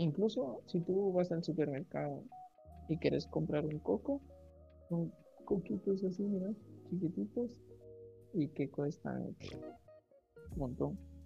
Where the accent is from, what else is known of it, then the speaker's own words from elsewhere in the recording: Guatemala; Entonces empezamos a hacer ahí relajo porque, pues, las palabras guatemaltecas, pues, solo las conocemos, ¿no?